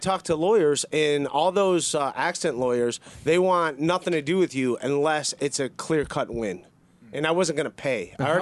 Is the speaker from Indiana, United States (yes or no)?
no; Cleveland, Ohio, United States; 1647 Waterbury, my address I grew up at in Cleveland.